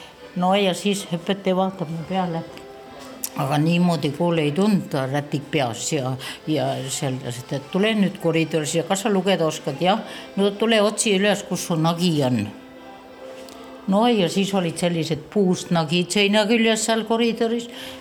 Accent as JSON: {"language": "Estonian", "town": "Karuste", "region": "Saare County", "country": "Estonia", "tie": "born or raised there", "said": "Ma olen Karuste külast."}